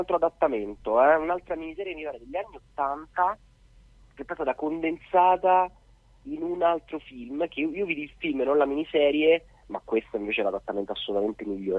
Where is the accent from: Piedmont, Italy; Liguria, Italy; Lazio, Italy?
Lazio, Italy; Rome; Io sono l'unico straniero, perché sono romano